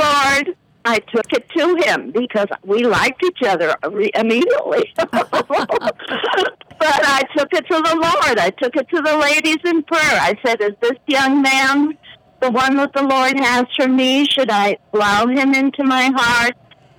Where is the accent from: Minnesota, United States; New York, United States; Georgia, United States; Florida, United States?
New York, United States; New York City; born there; I was born in New York City.